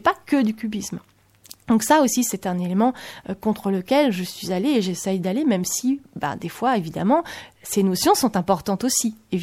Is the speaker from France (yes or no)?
yes; France; je travaille à Paris, je suis française, je lis mieux et je comprends mieux le français, je comprends l'allemand, l'anglais, l'italien, l'espagnol, le portugais à peu près